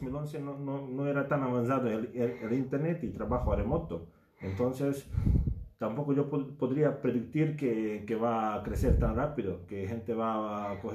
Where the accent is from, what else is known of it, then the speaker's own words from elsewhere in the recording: Serbia; born there; Spanish is a second language; Sí, yo nací en Serbia